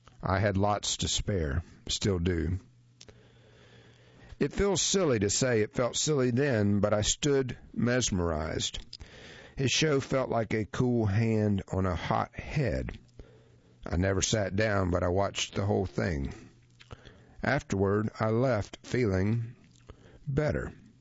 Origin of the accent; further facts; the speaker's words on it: Pittsburgh, Pennsylvania, United States; Fred Rogers was from Pittsburgh, my hometown